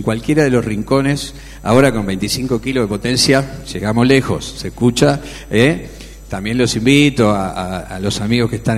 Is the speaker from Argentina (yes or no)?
yes; Argentina; born there; Esa es la Argentina donde yo nací y donde nacimos todos.